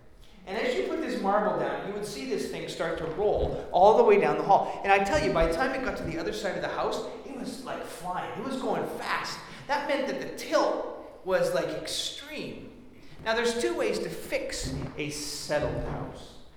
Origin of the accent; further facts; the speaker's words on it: Winnipeg, Manitoba, Canada; now in Vancouver, Canada; I grew up in Winnipeg.